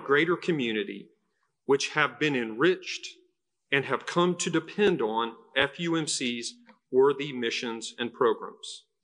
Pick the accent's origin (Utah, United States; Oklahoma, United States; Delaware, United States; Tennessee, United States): Oklahoma, United States; Muskogee; some 40 years ago when my dad served as stewardship chairman at St. Paul United Methodist Church in my hometown of Muskogee, Oklahoma.